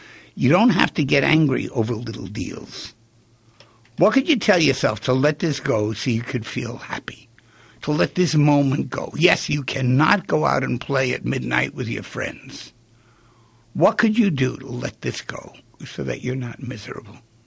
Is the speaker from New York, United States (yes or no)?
yes; Manhattan, New York, United States; No, we came from Manhattan. We didn't use gloves.